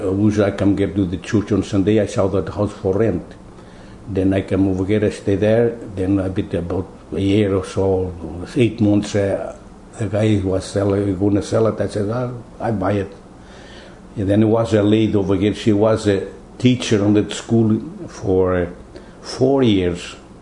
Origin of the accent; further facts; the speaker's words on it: Portugal; now in Canada; I came from Portugal.